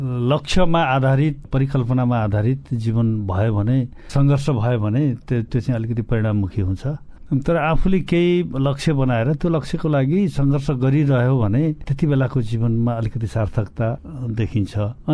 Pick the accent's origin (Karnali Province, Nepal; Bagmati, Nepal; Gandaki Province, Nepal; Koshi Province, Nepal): Gandaki Province, Nepal; Baglung; म बागलुङको मान्छे हुँ